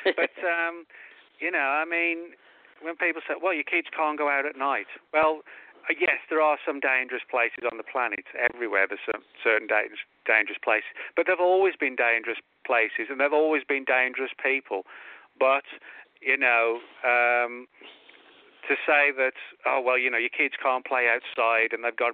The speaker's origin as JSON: {"language": "English", "region": "England", "country": "United Kingdom", "said": "Like you said, you know, I'm from England."}